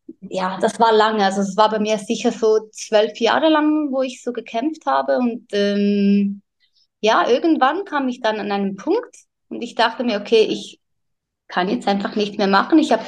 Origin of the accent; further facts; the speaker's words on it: Switzerland; ich bin 26 Jahre alt und bin aus der Schweiz.